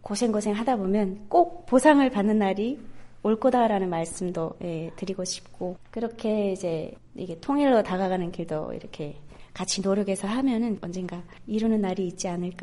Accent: North Korea; now in South Korea; 제가 이렇게 북한에서 왔을 때

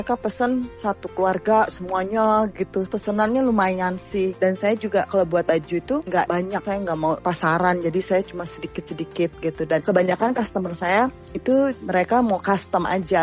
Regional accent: Indonesia; Aku dari Indonesia

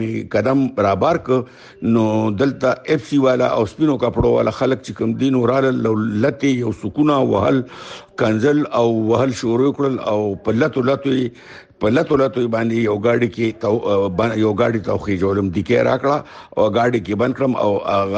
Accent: Pakistan; موږ په پاکستان کې پاتې یو، دا زموږ وطن دی، دا زموږ د پلار نیکه خاوره ده، دا پښتون وطن، د پښتنو وطن، دا زما وطن دی، زه د دې وطن بچی یم

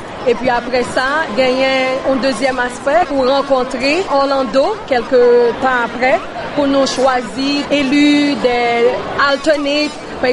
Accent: Haiti; Parce que, en tant qu'haïtien, nous participons dans l'histoire.

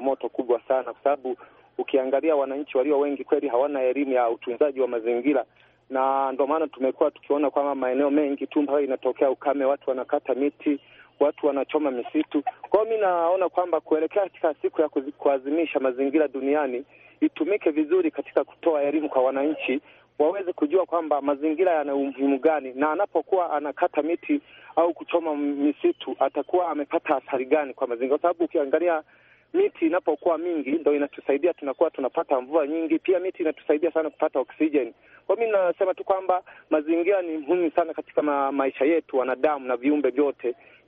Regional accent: Kagongo, Tanzania; kijana mpole Tanzania, natokea maeneo ya Kagongo Manispaa kama nchini Tanzania.

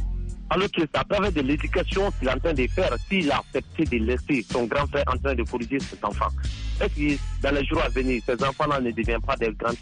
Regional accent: Sikasso, Mali; Moi, je suis né à Sikasso.

